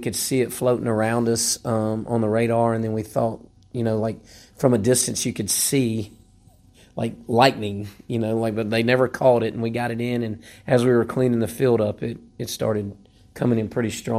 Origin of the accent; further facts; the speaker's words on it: Atlanta, Georgia, United States; Well, I grew up in South Atlanta and went to a public school and worked in public school for 15 years